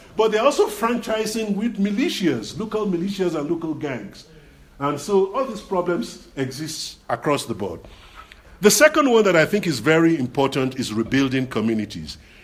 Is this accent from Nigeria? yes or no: yes; Nigeria; South Africa, we contribute, at least as a Nigerian, I was taxed during the apartheid struggles.